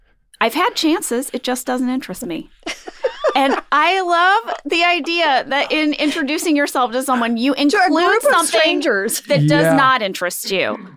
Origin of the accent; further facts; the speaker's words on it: Missouri, United States; I grew up in Missouri. No skiing there.